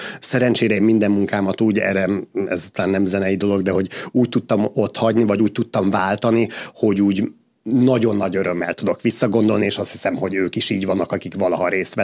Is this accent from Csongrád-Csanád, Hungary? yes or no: no; Budapest, Hungary; mert én mindig Budapesten nőttem fel, például meg Budapesten éltem.